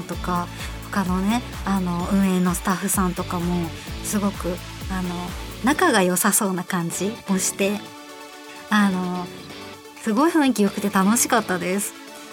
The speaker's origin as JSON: {"language": "Japanese", "region": "Nagasaki", "country": "Japan", "said": "九州私出身なんですけど、長崎県出身なので"}